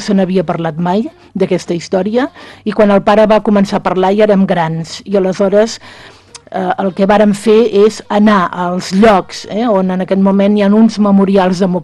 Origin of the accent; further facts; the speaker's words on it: Sant Sadurní d'Anoia, Catalonia, Spain; I finalment Sant Sadurní d'Anoia, perquè és el meu poble, no?